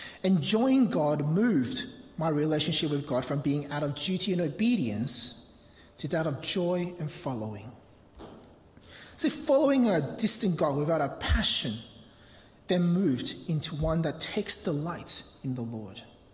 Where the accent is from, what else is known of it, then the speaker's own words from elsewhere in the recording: Hong Kong; Maybe it was the way, how I grew up in Hong Kong